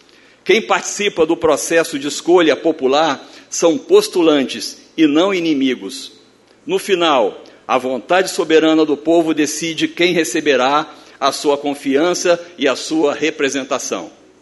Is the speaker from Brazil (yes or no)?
yes; Rio de Janeiro, Brazil; moved away as an adult; now in Santa Maria de Jetibá, Brazil; eu estou aqui na condição de cidadão de Santa Maria de Jetibá. Eu vim para esta cidade para cuidar da saúde da minha sogra. Sou natural do Rio de Janeiro.